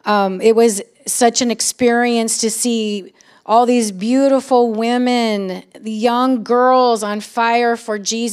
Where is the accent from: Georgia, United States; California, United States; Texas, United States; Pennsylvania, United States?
California, United States; Stockton; I'm from Stockton. I mean, come on. This is how we roll around here.